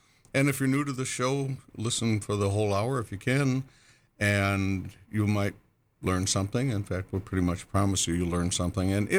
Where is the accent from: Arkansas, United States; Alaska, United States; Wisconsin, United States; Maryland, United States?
Wisconsin, United States; You know, being from where we are, for those of you who don't know, we grew up in Wisconsin.